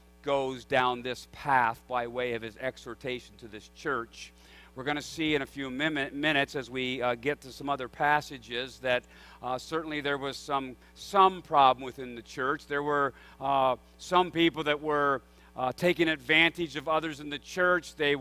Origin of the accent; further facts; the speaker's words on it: Pennsylvania, United States; I grew up in Pennsylvania, not only about an hour and a half out of a significant city in Pennsylvania.